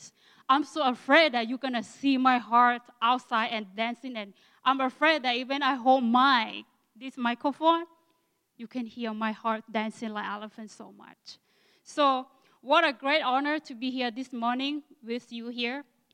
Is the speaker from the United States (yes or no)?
no; Northern Thailand, Thailand; English is a second language; I am a youngest of 12. I am from Akha, Northern Thailand.